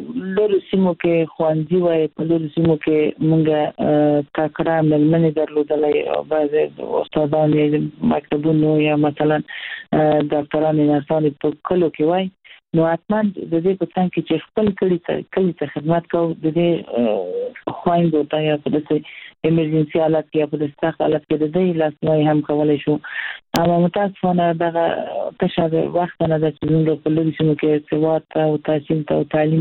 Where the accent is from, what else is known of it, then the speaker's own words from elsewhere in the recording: Herat, Afghanistan; د هرات ښار نه ډېر موږ د هرات یو فرهنګي ښار دی